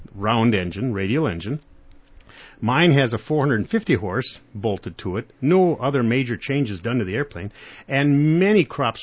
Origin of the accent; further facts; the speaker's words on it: Medford, Wisconsin, United States; I was flying, and over by my hometown of Medford, Wisconsin.